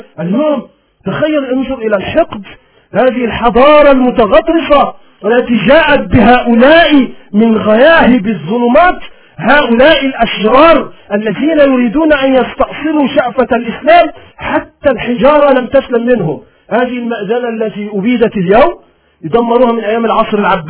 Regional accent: Iraq; الناس في بلادنا العراق تحترق

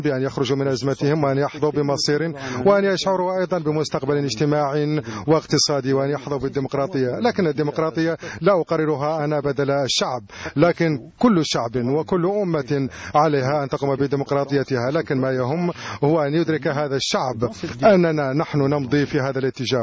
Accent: France; وأنا فرنسي أتعلق كثيرا بقيم الجمهورية الفرنسية

